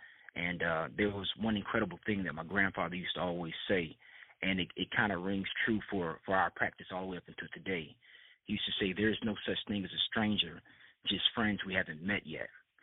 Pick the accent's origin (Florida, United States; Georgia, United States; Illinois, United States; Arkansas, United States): Florida, United States; Ocala; That can be traced back to Pinkston Drugs in my hometown of Ocala, Florida.